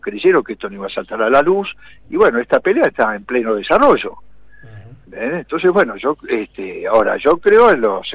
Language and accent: Spanish; Argentina; Pero vamos a defender los derechos como argentinos.